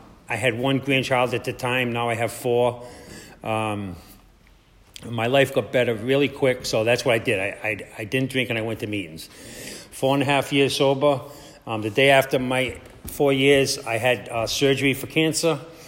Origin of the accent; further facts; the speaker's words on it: Providence, Rhode Island, United States; I'm from Providence, Rhode Island.